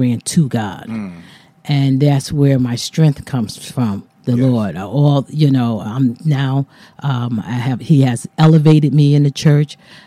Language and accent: English; New Haven, Connecticut, United States; Yes, I was born in New Haven.